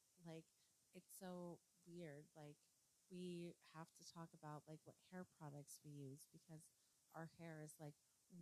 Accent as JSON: {"language": "English", "town": "Phoenix", "region": "Arizona", "country": "United States", "tie": "born or raised there", "said": "But like now that I've moved back to Phoenix and like been in my hometown and like been all this stuff"}